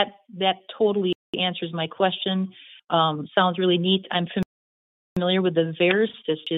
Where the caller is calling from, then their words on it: Fort Atkinson, Wisconsin, United States; calling from Fort Atkinson, Wisconsin.